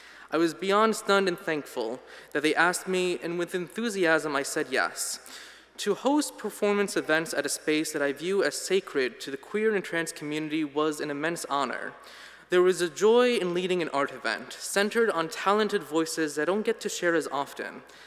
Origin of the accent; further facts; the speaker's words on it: New Jersey, United States; moved away as an adult; now in San Francisco, United States; I moved to San Francisco in June 2023. Having lived all my life in New Jersey, my home state, where I went to school, where all my friends and family members were